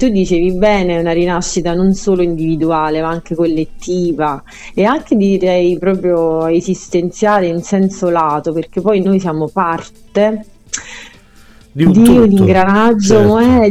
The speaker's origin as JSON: {"language": "Italian", "town": "Lioni", "region": "Campania", "country": "Italy", "tie": "born or raised there", "said": "Lioni, il mio paese d'origine"}